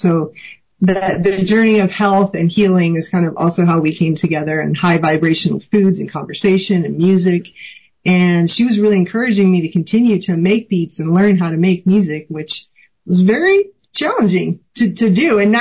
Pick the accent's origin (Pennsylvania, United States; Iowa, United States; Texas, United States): Pennsylvania, United States; Philadelphia; born there; You know, I was born in Philadelphia at Ben Franklin Hospital.